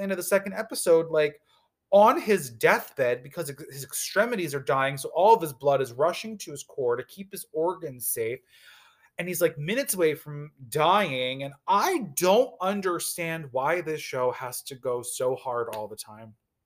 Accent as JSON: {"language": "English", "region": "Northeast", "country": "United States", "said": "Because like, I'm from the Northeast. I know what snow looks like."}